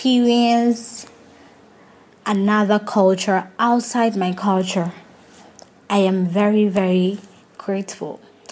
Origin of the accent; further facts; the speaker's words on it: Ghana; I'm a Ghanaian and I love it.